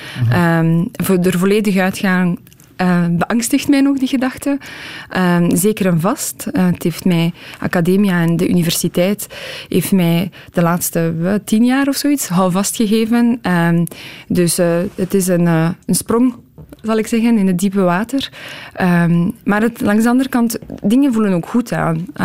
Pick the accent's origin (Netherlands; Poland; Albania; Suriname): Poland; first language Polish; Dutch is a second language; now in Belgium; Maar dat is natuurlijk mijn verleden, mijn moedertaal. En Nederlands mijn tweede moedertaal.